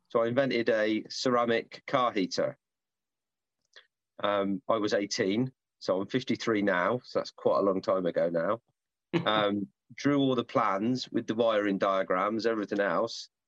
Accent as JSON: {"language": "English", "country": "Ireland", "said": "He takes the piss of the Catholic religion, and as an Irishman, you know, it's actually really funny."}